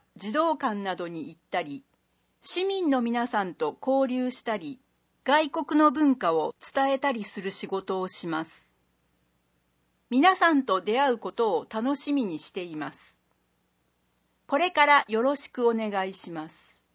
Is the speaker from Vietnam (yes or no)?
no; Italy; Japanese is a second language; now in Iwakura, Japan; イタリアから来ました。22歳です。